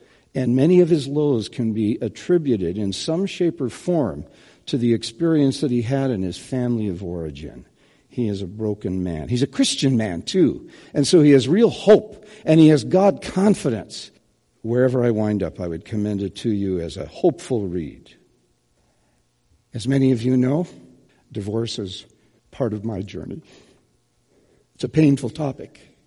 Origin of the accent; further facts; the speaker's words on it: Winnipeg, Manitoba, Canada; Growing up in Winnipeg, I don't even think the word was in our vocabulary.